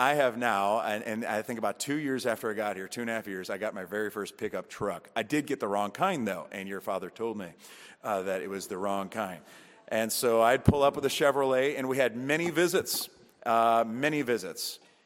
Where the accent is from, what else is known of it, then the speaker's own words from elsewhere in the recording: Wisconsin, United States; now in Hickory, United States; I have no question, unapologetically, although I'm from Wisconsin, people assume that means I have something to do with cows.